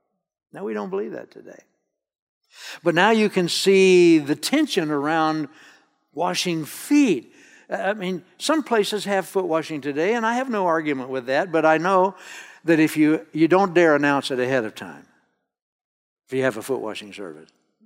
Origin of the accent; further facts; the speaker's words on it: Oklahoma, United States; born there; I was born in Northwest Oklahoma on my grandfather's farm.